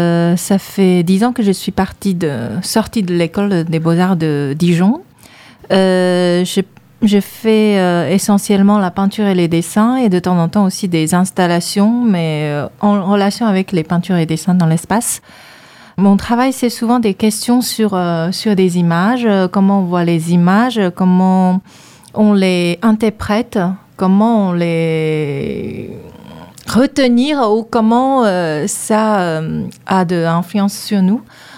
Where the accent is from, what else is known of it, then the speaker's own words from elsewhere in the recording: China; Oui, je suis chinoise.